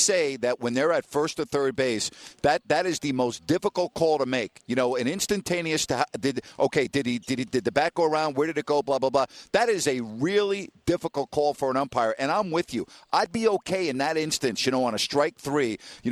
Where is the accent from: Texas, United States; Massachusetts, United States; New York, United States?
New York, United States; Okay, I'm from New York and I'm a diehard Yankee fan.